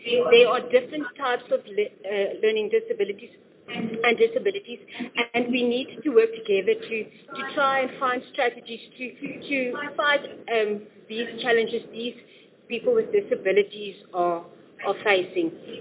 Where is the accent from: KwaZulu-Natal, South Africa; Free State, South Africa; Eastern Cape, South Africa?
Eastern Cape, South Africa; Port Elizabeth; I am from Port Elizabeth, Eastern Cape, born and bred.